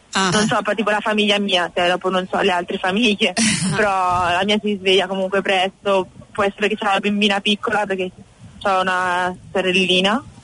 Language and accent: Italian; Ancona, Marche, Italy; Di Ancona, nel centro Italia.